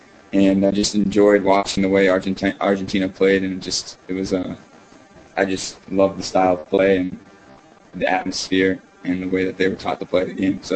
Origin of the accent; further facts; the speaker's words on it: Albany, New York, United States; I'm from Albany, New York, which is around the central part of New York here in the United States.